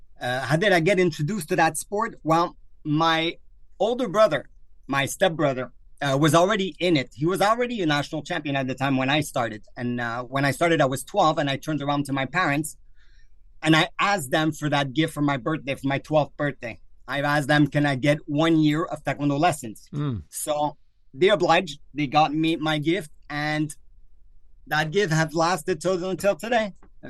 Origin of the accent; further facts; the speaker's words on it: Montreal, Quebec, Canada; born there; I was born in Montreal, Quebec, Canada.